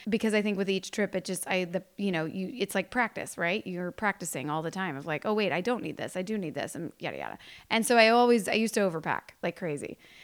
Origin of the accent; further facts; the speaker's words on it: Kentucky, United States; I grew up in Kentucky.